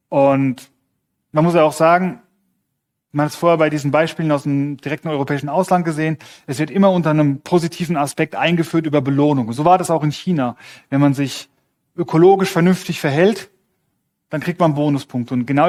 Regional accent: Switzerland; dass auch bei uns im Westen, bei uns in der Schweiz in den nächsten Jahren solche Systeme kommen können

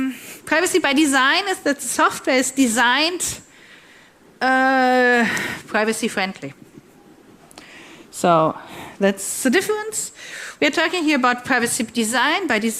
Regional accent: Northern Germany, Germany

